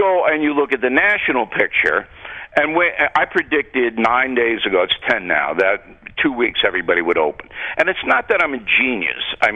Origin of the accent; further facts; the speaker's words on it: Levittown, New York, United States; also born or lived in Harlem, New York; You know, I was born in Harlem, but in Columbia Presbyterian, my family moved out to Levittown in 1951. My mother died in that Levitt house, and she never wanted to move.